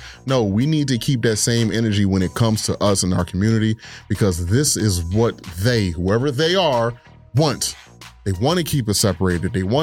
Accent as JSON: {"language": "English", "town": "Philadelphia", "region": "Pennsylvania", "country": "United States", "tie": "born or raised there", "said": "Growing up in Philly, Southwest Philadelphia, 1708 South Udall Street. Everybody knew everybody on the block."}